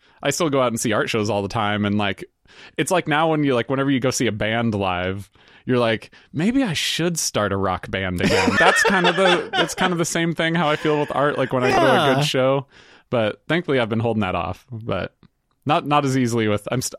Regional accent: United States; since I was raised a man in America

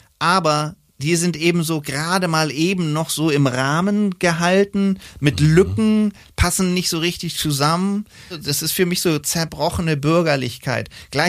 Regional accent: Hamburg, Germany; Ich bin Hamburger, aber für uns gibt es kein G. Ich habe auch mal in so einer Wohnung gewohnt, im Grindelhof, Grindelhof 2

